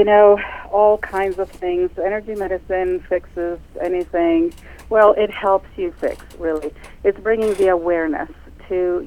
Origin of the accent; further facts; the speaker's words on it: Greece; I'm originally from the Mediterranean, born and raised in Greece.